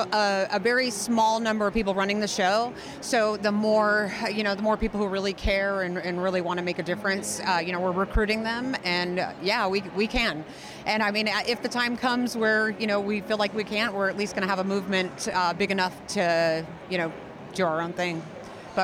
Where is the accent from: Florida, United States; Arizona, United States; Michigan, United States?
Florida, United States; Gainesville; I'm from Gainesville, Florida.